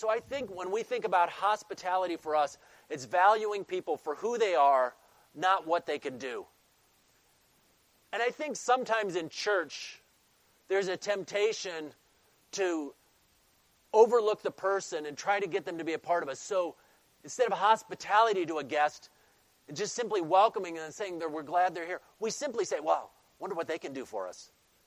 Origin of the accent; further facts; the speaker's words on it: Michigan, United States; Oh, we're from Michigan.